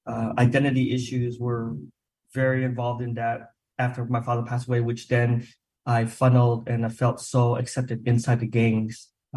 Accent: Provo, Utah, United States; also born or lived in California; first generation Vietnamese immigrant. I grew up in Provo, Utah, experienced what I do now know to be racism.

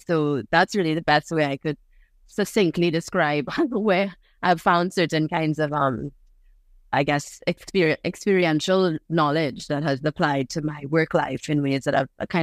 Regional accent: Trinidad & Tobago; also born or lived in New York, United States; I grew up on an island. I was born in New York, but I grew up on this island in Trinidad.

